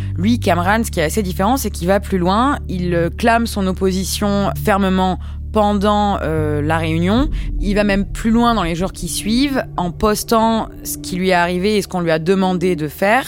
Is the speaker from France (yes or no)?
yes; France; moi, me surprend en tant que Français